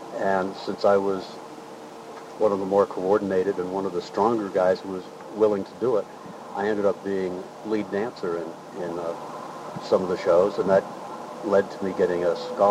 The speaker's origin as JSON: {"language": "English", "town": "Oak Park", "region": "Illinois", "country": "United States", "tie": "born there", "said": "I was born in Oak Park, Illinois"}